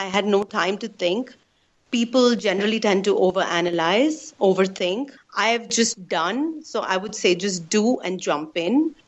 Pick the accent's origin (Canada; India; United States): India; So my cultural background, basically, I'm an Indian. That's how I identify myself.